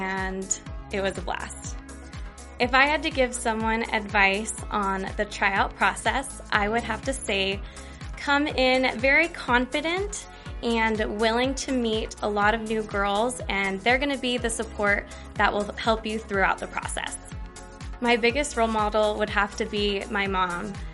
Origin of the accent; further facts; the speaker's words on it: San Diego, California, United States; I'm from San Diego, California, and this is my rookie season.